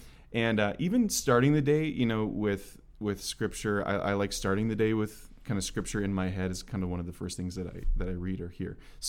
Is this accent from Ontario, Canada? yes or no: no; Winnipeg, Manitoba, Canada; moved away as an adult; I'm from Winnipeg, Manitoba.